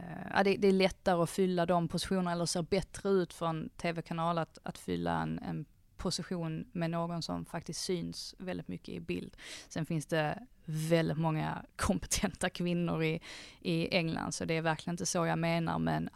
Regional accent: Sweden; att man är kvinna, men också att jag är svensk

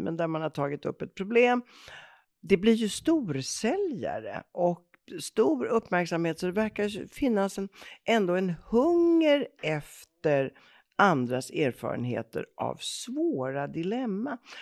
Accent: Italy; Swedish is a second language; för mig som italienare är det fullkomligt otänkbart.

